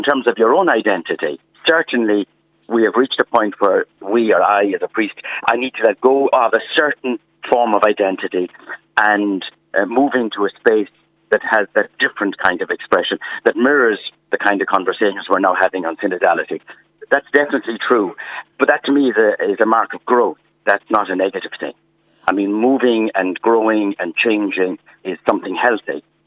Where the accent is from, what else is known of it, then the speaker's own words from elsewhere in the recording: Connacht, Ireland; also born or lived in Galway; I'm from County Mayo. I'm from a small little village called Duhoma, near Ballymullet, way out on the west. But I went to school in Galway